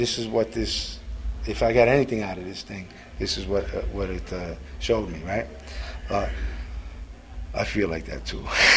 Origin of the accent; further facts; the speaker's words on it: New York, United States; I'm from New York, I'll be going down and all of this stuff.